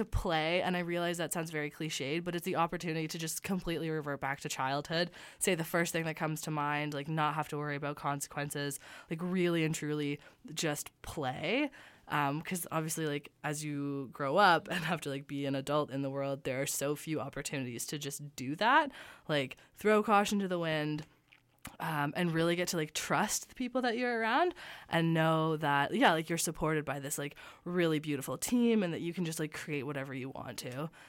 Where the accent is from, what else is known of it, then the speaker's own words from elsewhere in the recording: Toronto, Ontario, Canada; moved away; So I grew up in Toronto